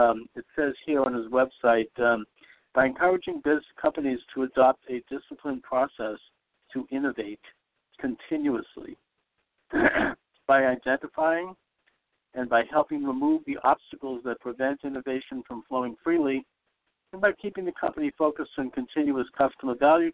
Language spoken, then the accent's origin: English; Boston, Massachusetts, United States; because I'm from Boston, and I knew who Whitey Bulger was